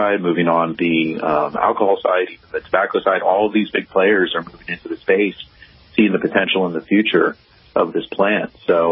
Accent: California, United States; You know, growing up in Northern California, I definitely was around the culture and the craft

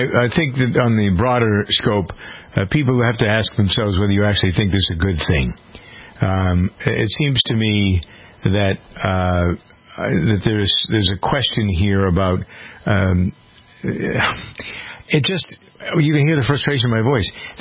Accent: Framingham, Massachusetts, United States; what we're doing here in my hometown of Framingham.

